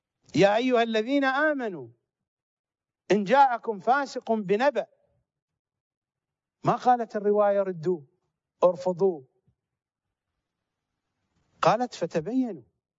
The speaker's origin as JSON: {"language": "Arabic", "country": "Iraq", "said": "وهذه قضية معروفة في النجف في الوسط الشيعي عندنا في العراق"}